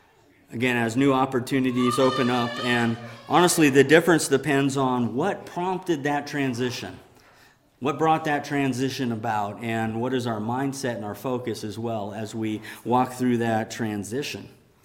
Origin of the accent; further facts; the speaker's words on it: Key West, Florida, United States; born there; where I began, which was I was born in Key West, Florida, all right, to where I've ended up